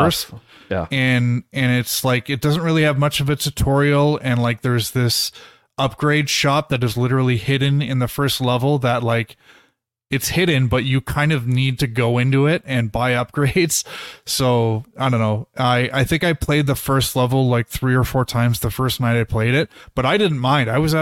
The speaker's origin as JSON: {"language": "English", "town": "Toronto", "region": "Ontario", "country": "Canada", "tie": "born or raised there", "said": "I grew up in Toronto."}